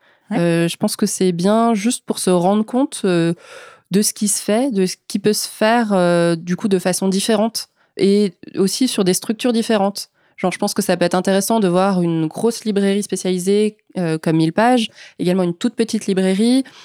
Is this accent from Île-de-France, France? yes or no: no; Grand Est, France; moi, j'ai grandi en Alsace, donc j'ai grandi avec Tommy Ungerer.